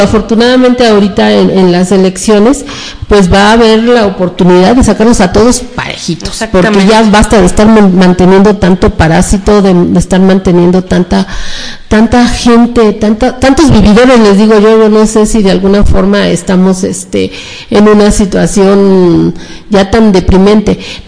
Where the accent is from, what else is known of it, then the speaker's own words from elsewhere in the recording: Mexico City, Mexico; aquí en la Ciudad de México, yo soy de aquí, de la Ciudad de México